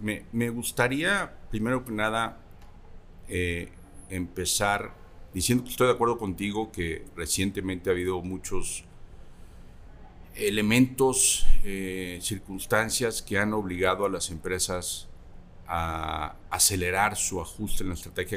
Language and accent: Spanish; Veracruz, Mexico; now in Guadalajara, Mexico; Soy veracruzano. De hecho, nací en el puerto de Veracruz. Y en 1989 me fui a Estados Unidos a hacer una maestría también en ingeniería eléctrica.